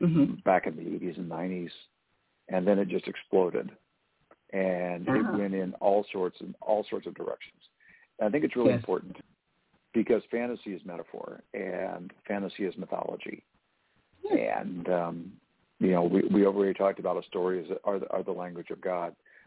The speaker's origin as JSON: {"language": "English", "region": "the South", "country": "United States", "said": "I make angel biscuits because I'm from the South. And, you know, we got some culture here in the South"}